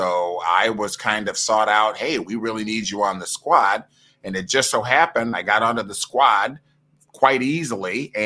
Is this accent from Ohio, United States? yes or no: yes; Toledo, Ohio, United States; also born or lived in Columbus; Basically in Toledo. I mean, I'm originally from Columbus, but I basically grew up in Toledo, Ohio.